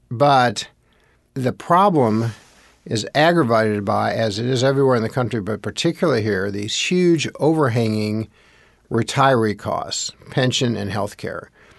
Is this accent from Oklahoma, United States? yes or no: no; Indianapolis, Indiana, United States; I grew up in Indianapolis and wanted to go into public service.